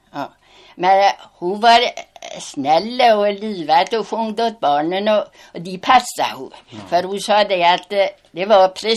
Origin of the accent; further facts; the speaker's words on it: Kärrtåka, Sweden; born there; Jag är född i Kärrtåka.